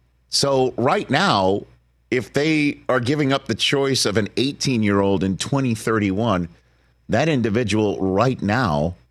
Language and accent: English; Staten Island, New York, United States; much fun to have people from, you know, the upper part of the Bronx to or Queens or Staten Island, my hometown of Staten Island.